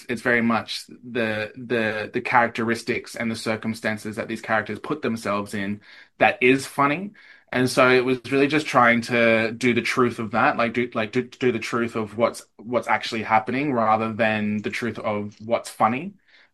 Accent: Eastern Australia, Australia; accent: Eastern Australian; There was a lot of moments in rehearsals where I had to get rid of my Eastern Australian accent and try and do a, deeper … vibe for WA.

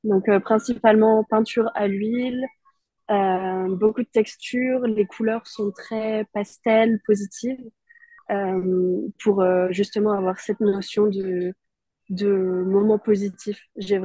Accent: Southwest France, France; j'ai grandi dans le sud-ouest de la France avec des parents qui aiment beaucoup l'art

